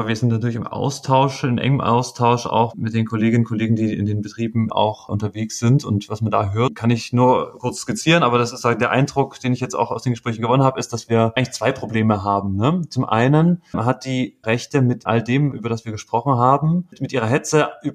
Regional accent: Riesa, Saxony, Germany; der letzte Wahlparteitag in meiner Heimatstadt Riesa

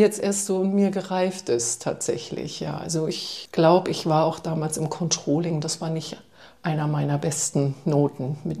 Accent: Neubrandenburg, Mecklenburg-Vorpommern, Germany; moved away as an adult; in Neubrandenburg, in der Stadt, wo ich groß geworden bin.

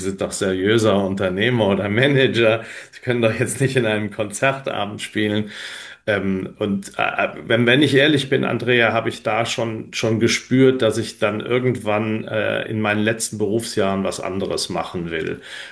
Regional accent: Rhineland-Palatinate, Germany; ich komme aus der Eifel, bin da groß geworden in einem Dorf nahe Trier.

